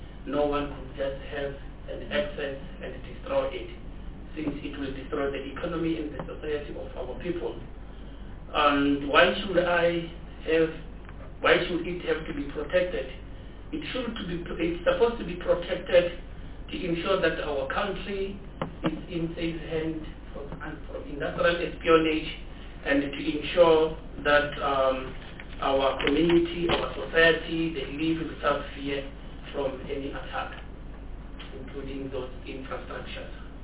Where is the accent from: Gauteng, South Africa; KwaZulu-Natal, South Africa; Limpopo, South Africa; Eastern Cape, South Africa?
Limpopo, South Africa; I'm born and bred in Limpopo, in the Venda homeland.